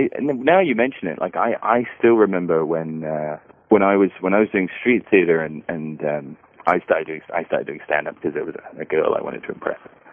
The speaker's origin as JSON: {"language": "English", "region": "England", "country": "United Kingdom", "said": "so being English, people are always like, oh, football."}